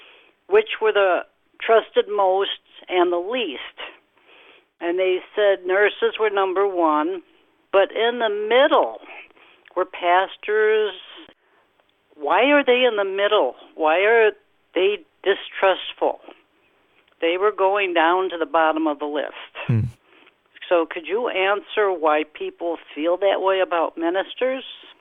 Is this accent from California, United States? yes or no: no; Wisconsin, United States; I am from Wisconsin.